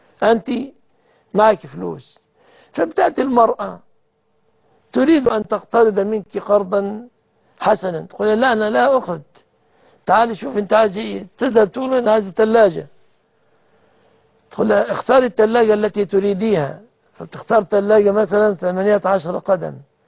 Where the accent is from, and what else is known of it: Egypt